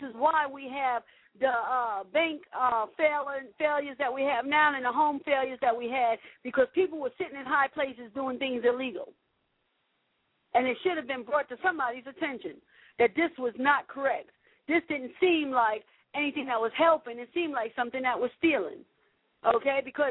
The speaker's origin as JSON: {"language": "English", "town": "Staten Island", "region": "New York", "country": "United States", "tie": "born or raised there", "said": "Oh, and by the way, Staten Island, that was my hometown that got tore up like that."}